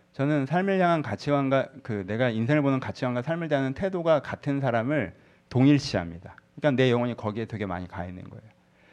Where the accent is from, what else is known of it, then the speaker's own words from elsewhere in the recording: South Korea; 여러분, 한국인으로서 이게 엄청난 성장인 거 혹시 아십니까?